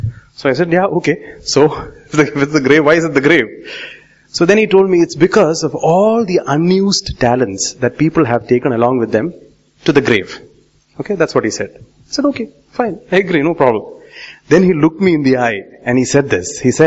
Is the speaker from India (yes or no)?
yes; Tiruvalla, Kerala, India; Okay, I grew up in Tiruvalla as the son of a preacher.